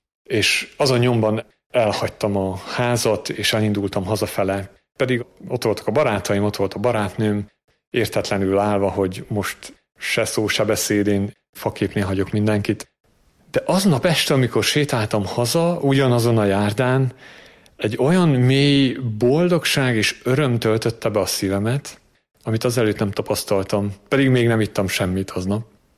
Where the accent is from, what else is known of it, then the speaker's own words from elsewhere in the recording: Transylvania, Romania; also born or lived in England; now in Hungary; a Korátlumen Kriszti közösség tagja. Erdélyben születtem és nevelkedtem, majd Isten 12 évre Angliába vezetett, és most 2 éve Magyarországon élünk a közösséggel. Katolikus családban születtem és nőttem fel, szüleim vallásosak, és ebben a hitben neveltek engem is.